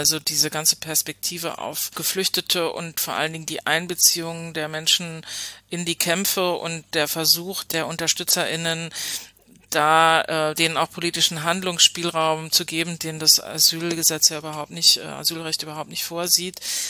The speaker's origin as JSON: {"language": "German", "town": "Hoyerswerda", "region": "Saxony", "country": "Germany", "said": "wenn man gesagt hat, ich bin aus Hoyerswerda, alle kannten diese Geschichte und man war ständig damit konfrontiert."}